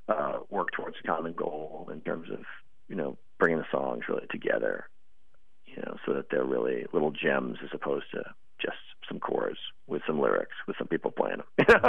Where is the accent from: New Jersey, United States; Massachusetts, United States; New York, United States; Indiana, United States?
Massachusetts, United States; I grew up in Massachusetts, actually, so I'd love to get down there more often.